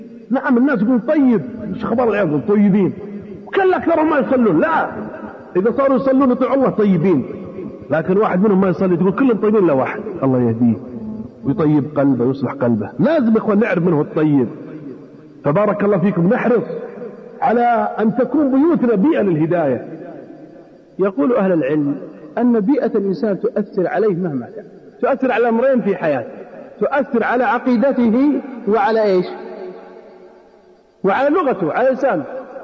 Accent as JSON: {"language": "Arabic", "region": "Hejaz", "country": "Saudi Arabia", "said": "أنا عشت بالحجاز الحمار عندنا في الحجاز"}